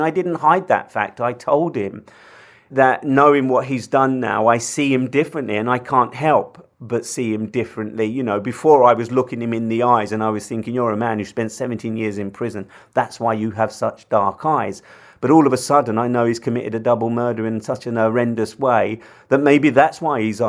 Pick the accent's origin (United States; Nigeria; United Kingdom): United Kingdom; London; I come from London, I live in London